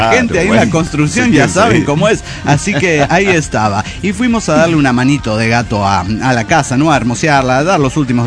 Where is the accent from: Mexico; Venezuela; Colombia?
Mexico; El Salto, Jalisco; de El Salto, Jalisco, México.